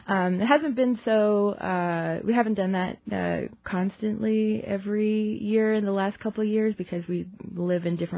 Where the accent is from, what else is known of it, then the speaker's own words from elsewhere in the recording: Crown Point, New Mexico, United States; I'm from Crown Point, New Mexico, which is on the eastern side of the Navajo Nation